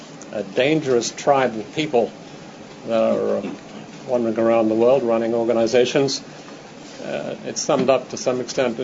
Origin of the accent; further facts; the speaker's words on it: Sydney, New South Wales, Australia; moved away as an adult; also born or lived in England; now in Washington, United States; I was born in Sydney, Australia. I grew up there. I studied psychology at Sydney University.